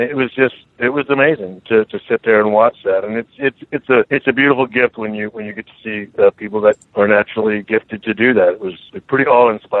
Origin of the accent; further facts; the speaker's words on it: Texas, United States; Well, you know, I'm from Texas. I'm a cowboy.